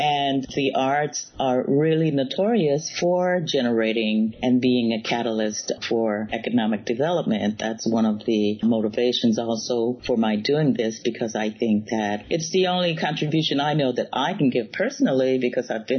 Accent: Mississippi, United States; now in Harlem, United States; Now I'm doing it in my hometown in Mississippi, in Gloucester.

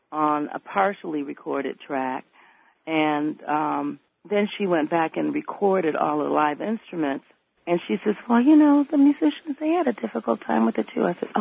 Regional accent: Flint, Michigan, United States; also born or lived in Memphis; starting out in Memphis, Tennessee before moving north to Michigan, where I grew up in Flint.

